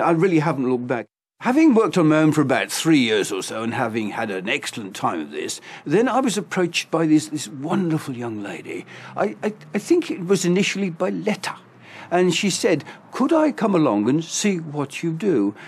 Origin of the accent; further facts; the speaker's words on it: Birmingham, West Midlands, United Kingdom; now in Cambridge, United Kingdom; I left school at 17. I came from Birmingham, came to Cambridge, and I have never left since.